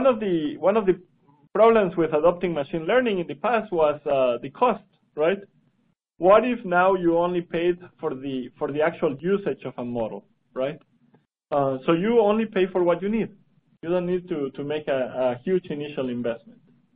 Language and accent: English; Guatemala; when I was a kid, and I am originally from Guatemala